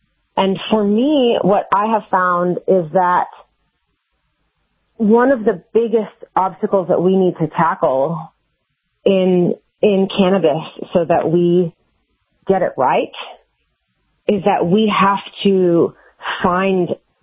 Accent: Miami, Florida, United States; Well, I grew up in Miami. I've cooked with my family my entire life. My restaurants served, you know, Cuban-inspired and, like, Miami street food.

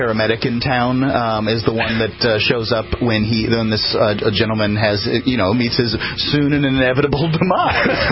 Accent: the South, United States; I'm from the South

